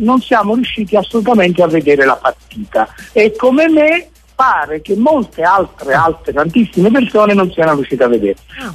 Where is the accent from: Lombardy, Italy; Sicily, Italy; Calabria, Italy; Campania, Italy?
Campania, Italy; Ischia; sono di Ischia.